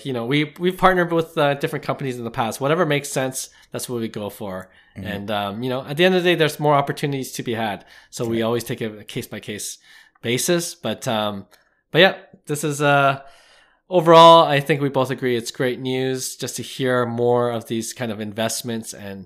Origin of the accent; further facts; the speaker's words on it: Canada; We're Canadian, so we know the OPC brand